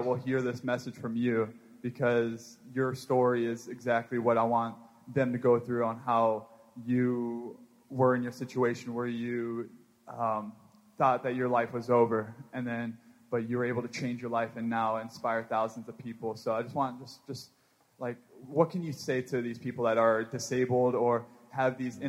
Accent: Hawaii, United States; I'm from Hawaii

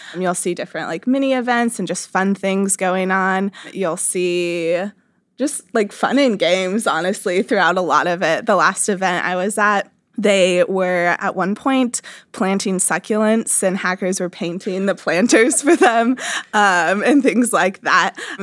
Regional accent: Kansas, United States; So I grew up in Kansas. Not a huge tech scene there.

